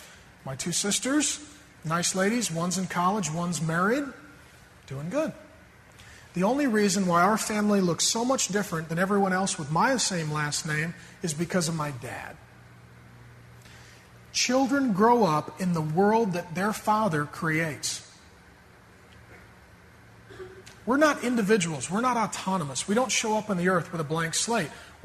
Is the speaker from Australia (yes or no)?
no; Grand Forks, North Dakota, United States; born there; I was born in Grand Forks, North Dakota.